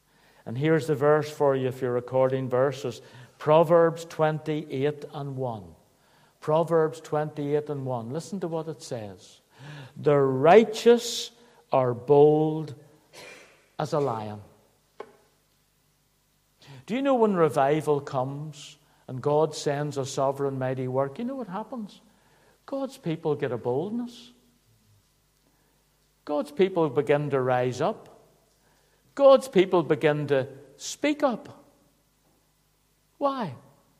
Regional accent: Belfast, Northern Ireland, United Kingdom; When I was a boy growing up in Belfast

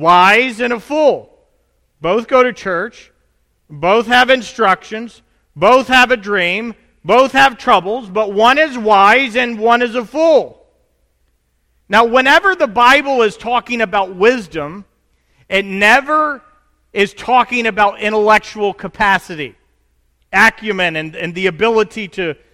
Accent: Tennessee, United States; He's from Texas. I'm from Tennessee.

